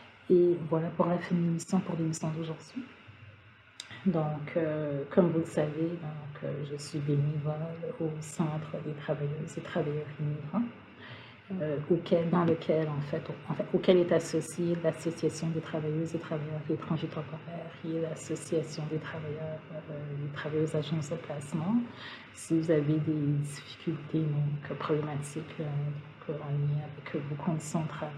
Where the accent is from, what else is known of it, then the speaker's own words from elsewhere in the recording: DR Congo; artiste congolais comme moi. Je suis une fière congolaise